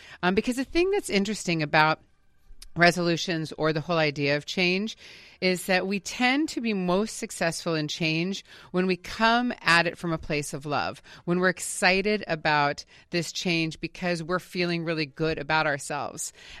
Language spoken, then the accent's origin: English; California, United States; And so we're both from the Bay Area, so we drove up to our old stomping grounds yesterday morning